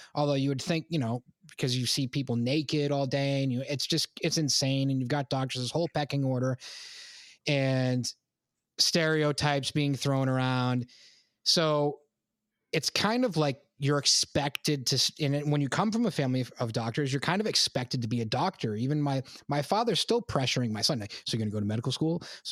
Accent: Massachusetts, United States; and I'm from Massachusetts, and there's a lot of stereotypes about Massachusetts drivers.

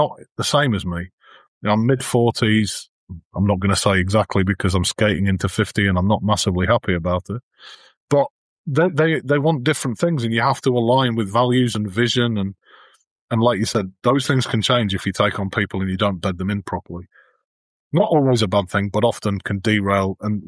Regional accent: Yorkshire and the Humber, United Kingdom; now in London, United Kingdom; aside from the fact that I live in London, I am a Northern CFO, which means I'm from Yorkshire and I'm super tight.

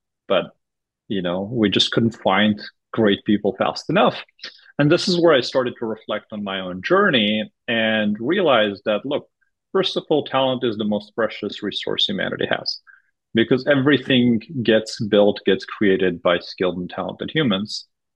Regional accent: Armenia; English is a second language; now in United States; So I grew up in Armenia, and my parents always had this kind of focus on education, that education is the future.

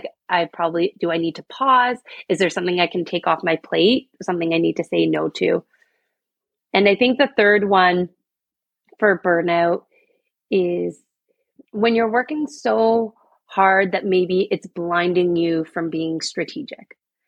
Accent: Thornbury, Ontario, Canada; And so I was raised in Thornbury, Ontario. And so I am a small town girl.

